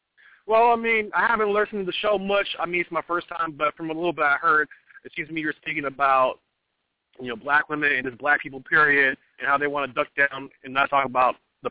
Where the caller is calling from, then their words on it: Atlanta, Georgia, United States; I'm calling from the Atlanta area.